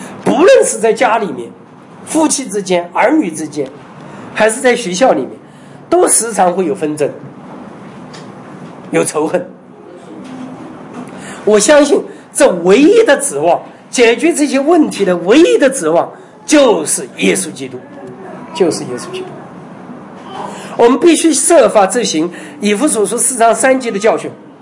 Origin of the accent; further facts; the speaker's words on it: China; 因为我们中国人有句古话说啊，一代亲，二代表，三代就了了，是不是？